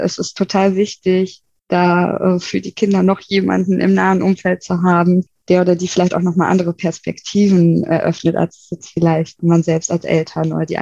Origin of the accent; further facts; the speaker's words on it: North Rhine-Westphalia, Germany; Ich bin im Ruhrgebiet aufgewachsen, im Ruhrpott